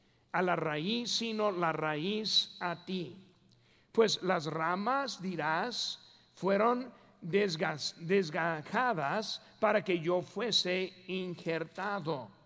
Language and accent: Spanish; United States; Spanish is a second language; Yo soy un norteamericano.